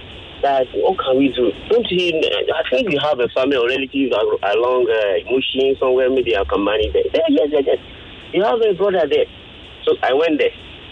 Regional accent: Nigeria; I'm from Ijibo.

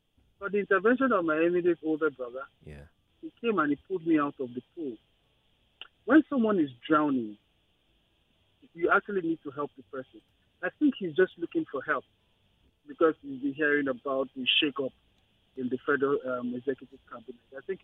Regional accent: Lagos, Nigeria; When I was growing up in Lagos, in Apapa, to be specific

